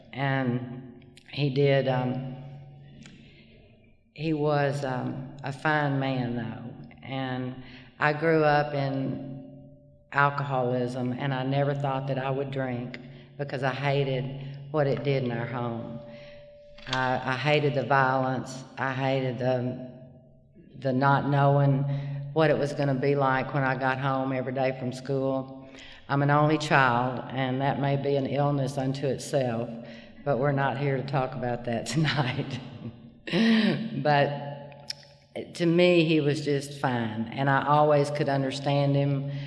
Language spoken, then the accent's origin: English; Little Rock, Arkansas, United States; I'm from Little Rock, Arkansas, and it's not as hilly as here, but up in Fayetteville and all up there, it reminds me a lot of this part of Tennessee, and my bones are just comfortable in the hills. I live in the flatland in the Delta now